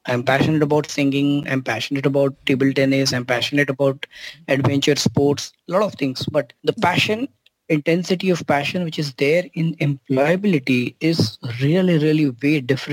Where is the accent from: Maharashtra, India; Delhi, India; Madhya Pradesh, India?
Madhya Pradesh, India; in 97, 98, I was in my 7th, 8th grade, and we were doing very big in our business at my hometown in Madhya Pradesh.